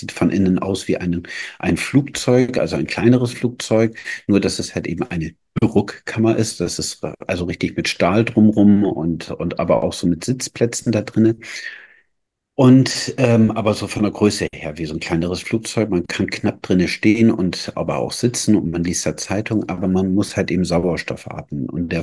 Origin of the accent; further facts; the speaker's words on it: Bremen, Germany; hier bei uns in Norddeutschland, ich komme ja aus Bremen